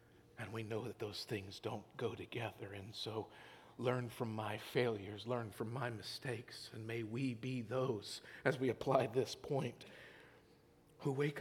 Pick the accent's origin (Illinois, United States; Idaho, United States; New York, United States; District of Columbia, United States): Idaho, United States; Growing up in Idaho, there were bumper stickers all over the place by sheep farmers who were trying to get you to buy more less beef and more sheep.